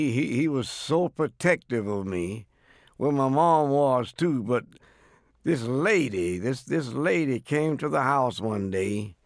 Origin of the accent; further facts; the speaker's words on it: Birmingham, Alabama, United States; I grew up in Birmingham, Alabama.